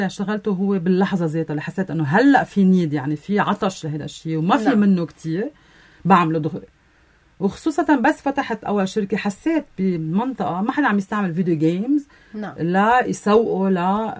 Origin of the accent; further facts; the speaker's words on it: Lebanon; أنا من لبنان